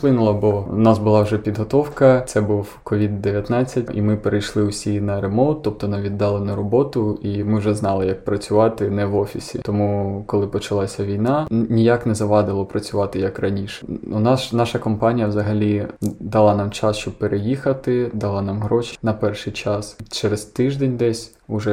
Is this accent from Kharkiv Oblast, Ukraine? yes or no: yes; Kharkiv, Kharkiv Oblast, Ukraine; Вибачте, я з Харкова, я замускалений.